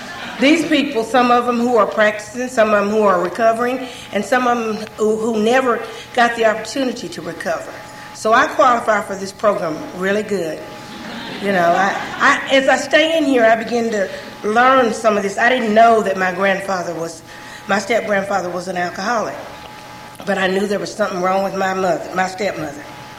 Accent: Morristown, Tennessee, United States; I'm from Morristown, Tennessee.

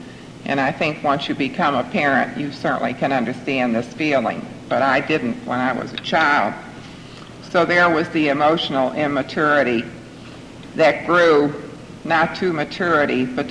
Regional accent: Laurel, Maryland, United States; from Laurel, Maryland

